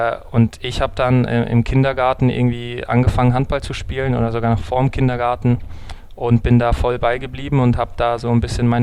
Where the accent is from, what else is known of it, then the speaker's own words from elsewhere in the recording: Aarau, Aargau, Switzerland; ich fühle mich natürlich mehr als Schweizer, weil ich dort aufgewachsen bin